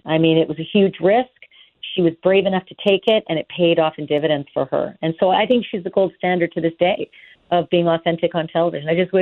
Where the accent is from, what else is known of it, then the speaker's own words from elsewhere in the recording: Dallas, Texas, United States; I came from Dallas, Texas. I emigrated through Dallas. I was a local anchor in Dallas.